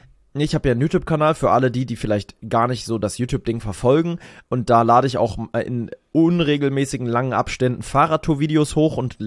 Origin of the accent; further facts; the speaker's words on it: Berlin, Germany; in meine alte Heimat zu fahren, in meine alte Hood. Genau, nach Sandy Shores. nach Spandau